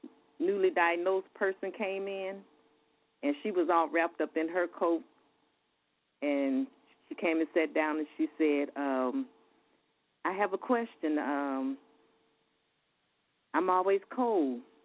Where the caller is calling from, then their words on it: Inkster, Michigan, United States; Yes. I'm calling from Michigan, Inkster suburb of Detroit.